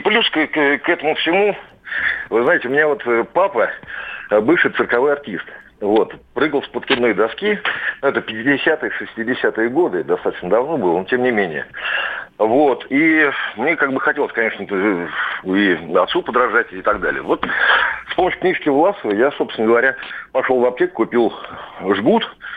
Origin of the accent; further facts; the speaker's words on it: Moscow, Russia; Я из Москвы.